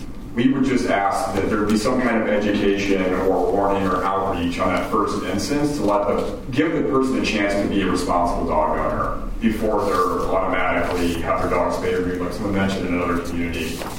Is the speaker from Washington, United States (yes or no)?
no; California, United States; I'm not from Kern County. I'm from Contra Costa County, actually, 94597.